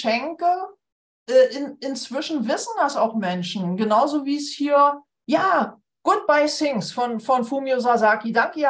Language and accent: German; Berlin, Germany; Und so trennte ich mich, glaube ich, von 8 Outdoor-Jacken als Berliner.